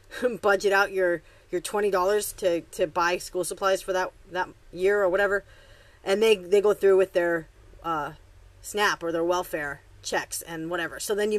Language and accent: English; Beijing, China; I'm from Beijing, so I speak a different form of Mandarin.